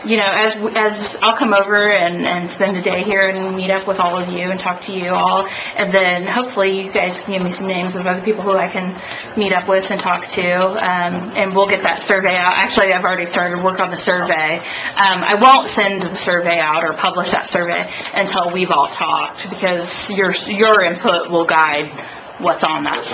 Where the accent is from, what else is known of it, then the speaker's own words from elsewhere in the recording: Rossville, Indiana, United States; I grew up in Rossville, which is over near... It's between Lafayette and Kokomo